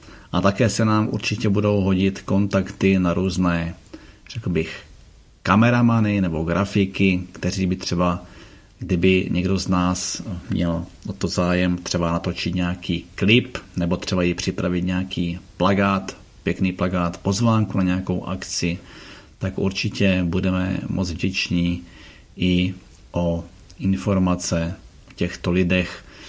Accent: Ostrava, Moravian-Silesian Region, Czechia; Jelikož jsem z Ostravy, tak hledám takového člověka buď přímo z Ostravy

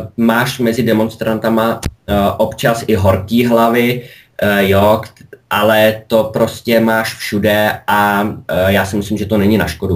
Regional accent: Bohemia, Czechia; now in Germany; Tak já si myslím, u nás v Čechách my jsme přeci jenom trošku jiný povahy, jo.

